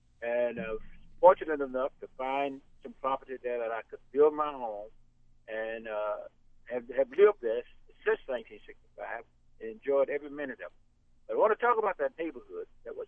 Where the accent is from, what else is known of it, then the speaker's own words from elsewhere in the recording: the South, United States; I came here from the South, so I know what segregation was and what it was all about.